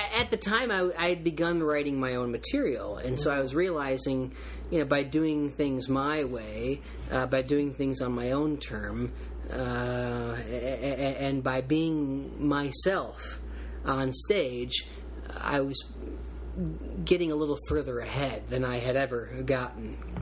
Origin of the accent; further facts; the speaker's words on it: Michigan, United States; All of Detroit and then Flint and my hometown and where my parents still live, just outside of Flint.